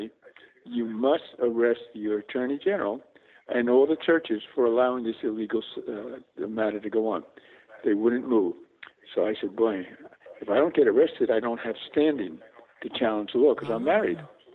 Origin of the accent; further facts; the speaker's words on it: New York, United States; I come from New York. It's a 10-year prison term to challenge this law.